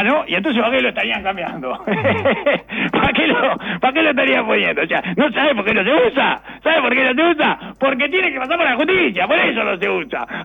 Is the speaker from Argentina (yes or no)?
no; Uruguay; Yo me crié acá en la Suiza del Sur, digamos, ¿no?